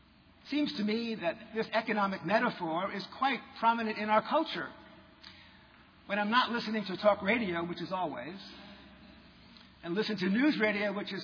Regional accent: New York, United States; Not in my hometown, New York.

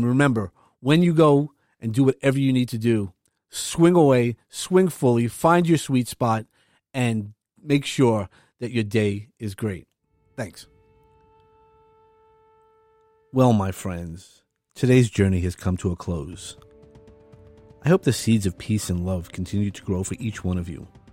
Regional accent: Brooklyn, New York, United States; I grew up in Brooklyn, as I've mentioned

